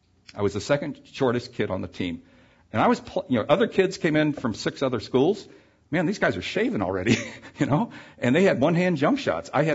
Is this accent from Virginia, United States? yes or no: yes; Virginia, United States; I grew up in Virginia.